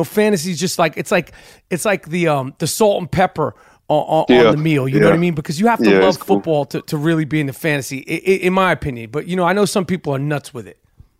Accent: New York City, New York, United States; Because you know, like I'm from New York City.

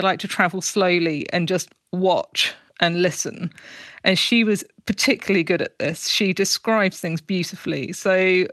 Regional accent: United Kingdom; well, for me as a British person, it's ginormous.

